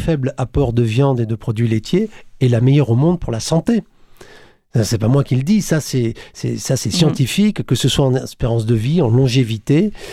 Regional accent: south of France, France; accent: Midi accent; arriver avec un accent du midi à couper au couteau

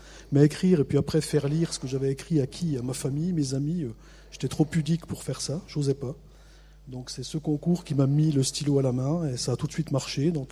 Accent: Grand Est, France; Oui, j'habite dans les Vosges. D'où mon accent. J'ai pas été opéré, donc j'ai toujours mon accent.

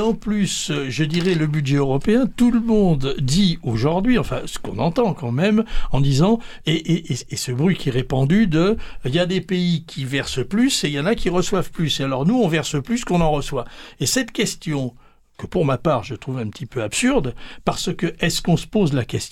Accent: France; Alors, nous, en tant que Français

